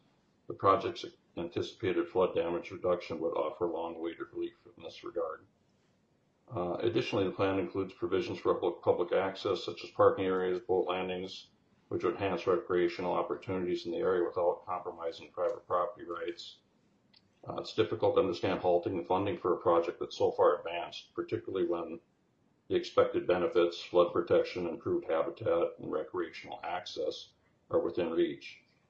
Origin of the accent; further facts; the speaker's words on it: Roseau, Minnesota, United States; I'm from Roseau, Minnesota. I'm a landowner.